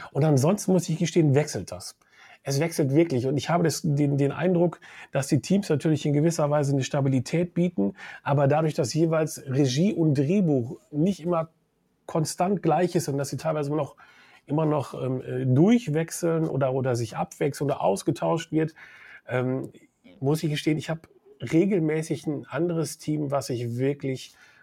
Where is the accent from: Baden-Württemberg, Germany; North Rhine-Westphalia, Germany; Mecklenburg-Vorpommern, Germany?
North Rhine-Westphalia, Germany; Münster; Ich komme aus Münster, ne?